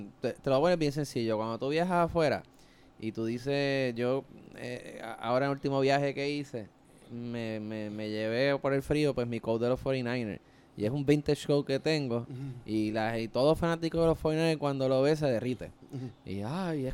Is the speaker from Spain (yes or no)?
no; Puerto Rico; yo empecé en Puerto Rico, yo soy de Puerto Rico